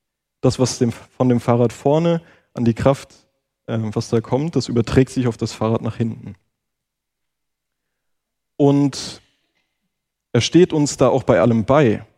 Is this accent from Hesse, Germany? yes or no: yes; Wissenbach, Hesse, Germany; Also ich bin ja in Wissenbach aufgewachsen